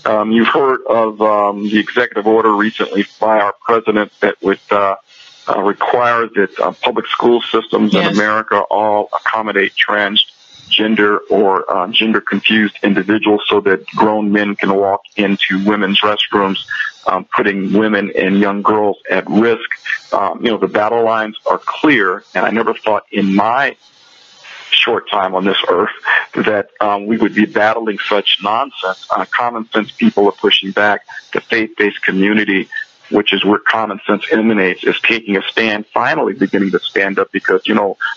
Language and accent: English; United States; I want to apologize just as an American to the people of Jamaica